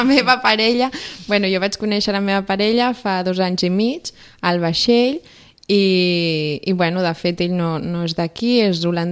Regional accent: Catalonia, Spain; jo soc de Catalunya, aleshores el primer que em van preguntar va ser...

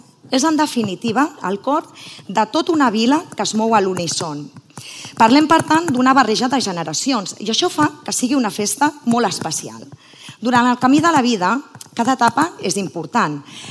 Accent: Sitges, Catalonia, Spain; Sitges i de la seva gent, fidel al nostre Ajuntament, amant dels carrers, de la cultura i de tot allò que forma part de l'ADN sitgetà, una influencer en tota regla de la meva vila i les seves festes.

